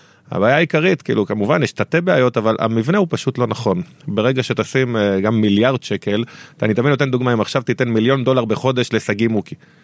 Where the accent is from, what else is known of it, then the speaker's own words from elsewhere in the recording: Bnei Brak, Tel Aviv District, Israel; גדלתי בפרדסקאט, זה היה במקלט, במתנס לידי, וזה היה ענף הספורט היחיד שהיה.